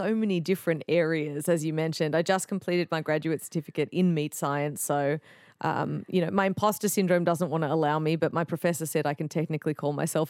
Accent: Melbourne, Victoria, Australia; now in Austin, United States; I grew up in Melbourne, very inner city.

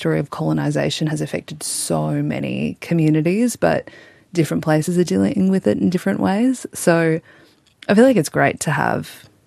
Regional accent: Australia; People ask, where are you from? And you can say, I'm Australian, full stop, no questions asked.

